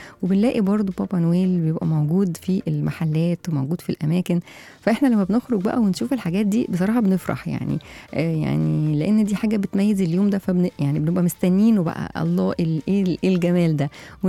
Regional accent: Egypt; وعندنا في مصر يعني الفن برضو الأغاني والتلفزيون

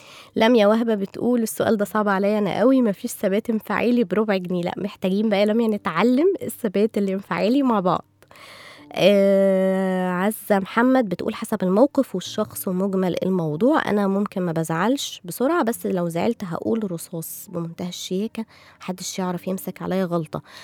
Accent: Egypt; وده النظرية اللي كانت منتشرة عندنا في مصر

